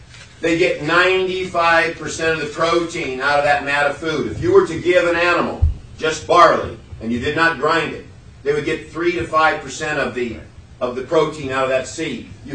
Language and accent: English; United States; now in Kodiak, United States; I'm an American by birth, I'm an Alaskan by choice, I've been here for 40 years.